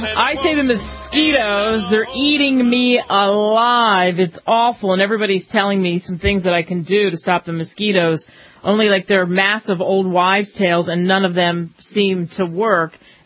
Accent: New Jersey, United States; I grew up in Jersey. We used to run after the mosquito trucks.

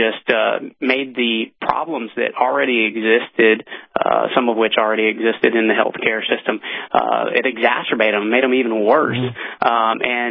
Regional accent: Vidalia, Georgia, United States; I'm actually originally from Vidalia, Georgia, about an hour from Savannah.

